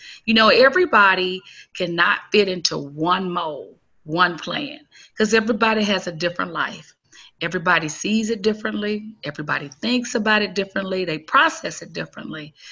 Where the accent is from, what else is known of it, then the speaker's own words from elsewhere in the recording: Macon, Mississippi, United States; I grew up in Mississippi in the northeastern part of Mississippi, in rural Mississippi, Macon, Mississippi, and I went to school at Mississippi State University in Starkville